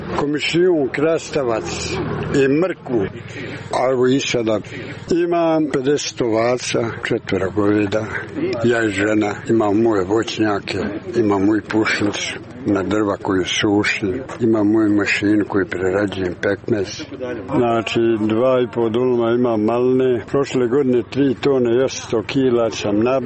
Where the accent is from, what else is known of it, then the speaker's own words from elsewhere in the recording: Belgrade, Serbia; u Beogradu, tu sam imao svoje radnike